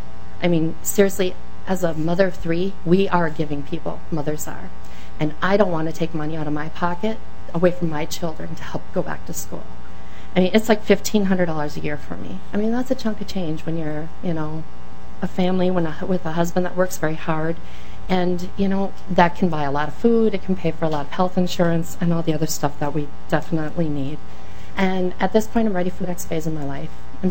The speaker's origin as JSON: {"language": "English", "town": "Lake City", "region": "Minnesota", "country": "United States", "said": "I'm from Lake City, Minnesota originally."}